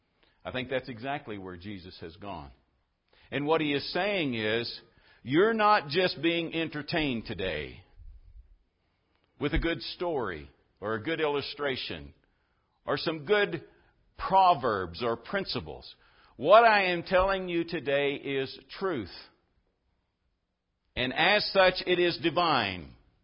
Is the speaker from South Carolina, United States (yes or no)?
no; Oklahoma, United States; I grew up in Oklahoma where we had coyotes